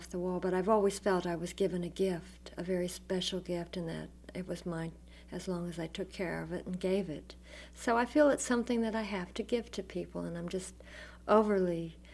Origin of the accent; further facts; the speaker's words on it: Pennsylvania, United States; I would visit a friend in town who had a radio in this little town I grew up in Pennsylvania